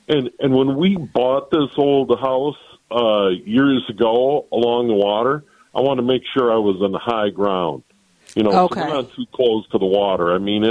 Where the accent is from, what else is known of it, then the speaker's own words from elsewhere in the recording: Saint Paul, Minnesota, United States; when I was a little boy, growing up on Maryland Avenue in St. Paul, right there by Como Park